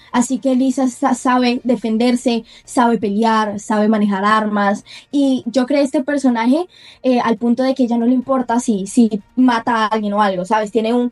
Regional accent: Colombia; somos los actores colombianos que llegamos a poner esta esencia colombiana

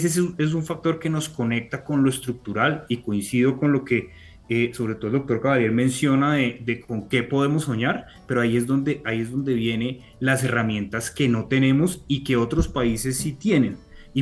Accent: Colombia; como colombianos consumamos más lácteos.

